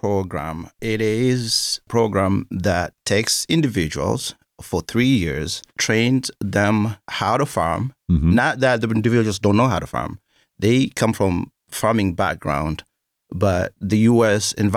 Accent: Somalia; I am originally from Somalia.

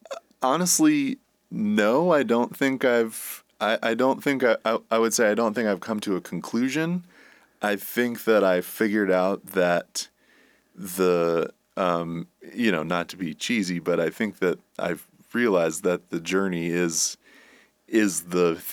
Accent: Bronx, New York, United States; now in Troy, United States; I grew up in the Bronx, not far from the Hudson River. And I live in South Troy, also not far from the Hudson River.

